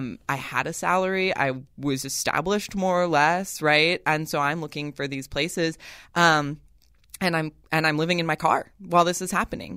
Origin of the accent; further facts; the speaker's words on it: Washington, United States; now in California, United States; I'm very lucky and grateful to be a Californian. I was not born one. I'm from Washington State.